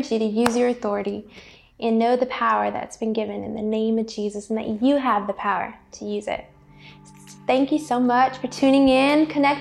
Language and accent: English; California, United States; I'm from California. We only have earthquakes, which we kind of think earthquakes are fun